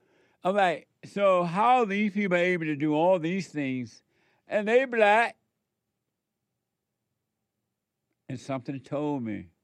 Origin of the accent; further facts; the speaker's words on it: Alabama, United States; It went back to normal the way it was when I was growing up